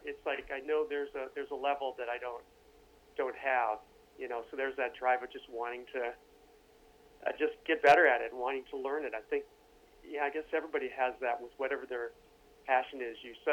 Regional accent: Michigan, United States; a fellow by the name of Dan Jupe, who we grew up in Michigan, but I met him.

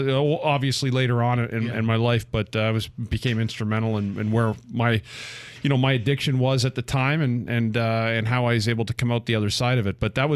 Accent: Ottawa, Ontario, Canada; I grew up in Ottawa, and people that may or may not know, we have the largest skating rink in the world.

